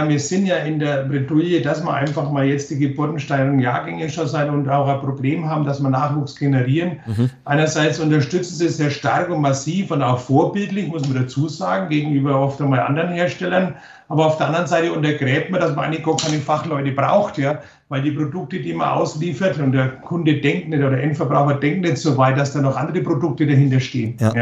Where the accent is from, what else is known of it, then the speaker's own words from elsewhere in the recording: Bavaria, Germany; sagt man bei uns in Bayern, ja. Das steht uns fern, ja.